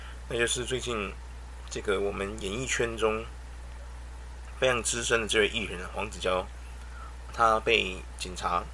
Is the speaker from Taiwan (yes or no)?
yes; Taiwan; 2个礼拜是我们台湾人对新闻媒体的一个容忍度最大的极限。